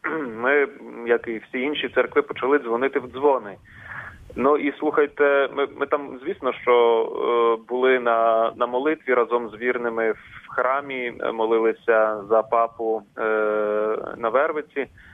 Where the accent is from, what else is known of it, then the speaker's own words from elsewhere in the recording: Kharkiv, Kharkiv Oblast, Ukraine; я сам з Харкова походжу.